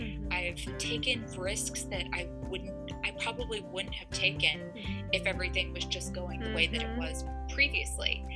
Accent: Las Vegas, Nevada, United States; I'm from Las Vegas, so I guess gambling is sort of in my blood, even though I don't know how to play poker.

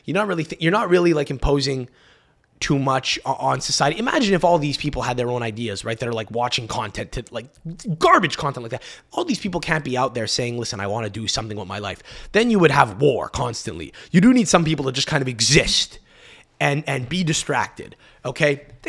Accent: Canada; As a Canadian coming back, I appreciate Canada for its softer touch, you know?

